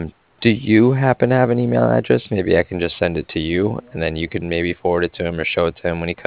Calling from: Cardiff, Wales, United Kingdom; And I'm calling from Cardiff, and that's spelled C-A-R-D-I-F-F, like Frank at the end.

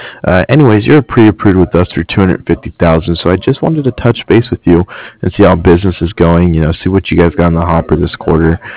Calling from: Cardiff, Wales, United Kingdom; I'm calling from Cardiff. That's C-A-R-D-I-F-F, as in Frank Frank.

